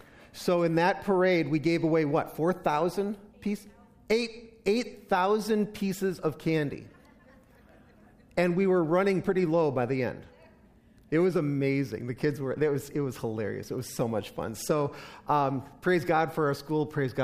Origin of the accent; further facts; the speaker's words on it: Chicago, Illinois, United States; I don't know. I'm from Chicago. I can't do it either.